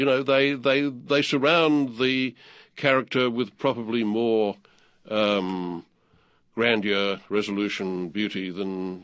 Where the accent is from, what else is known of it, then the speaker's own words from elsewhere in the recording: Australia; which even I, as an Australian teenager, had heard